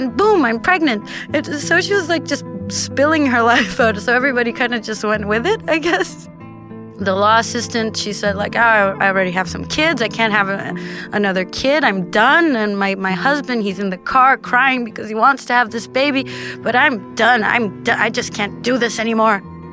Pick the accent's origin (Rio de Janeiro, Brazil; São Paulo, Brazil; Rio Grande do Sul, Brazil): Rio de Janeiro, Brazil; I'm from Rio de Janeiro, Brazil.